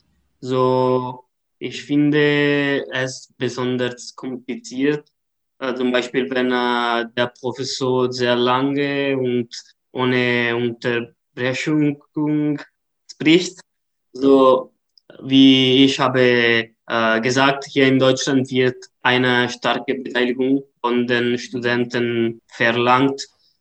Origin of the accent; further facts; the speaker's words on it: Rome, Lazio, Italy; German is a second language; ich bin 26 und ich komme aus Rom. Ja, ich studiere Literaturwissenschaft an der Rom-Universität La Sapienza. In der Tat bin ich ein Erasmus-Student.